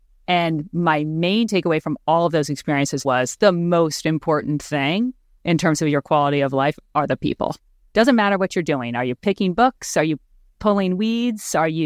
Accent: Singapore; born there; also born or lived in London / Tokyo / India; I grew up overseas. I was born in Singapore, lived in London, Tokyo, and my parents moved to India when I went off to school.

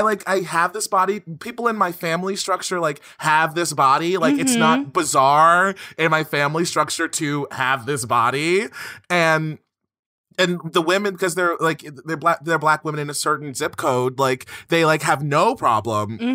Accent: Baltimore, Maryland, United States; It's not. I'm from Baltimore. That's the hood.

